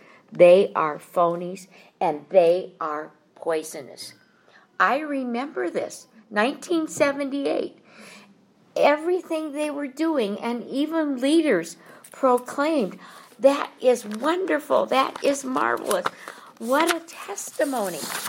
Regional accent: Minnesota, United States; Now, I was from Minnesota, so Walter Mondale, a few generations back, was an important person in the government.

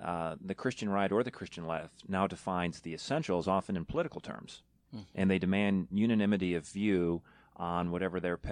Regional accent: New York, United States; I'm from New York originally. I'm a big fan of the New York Yankees.

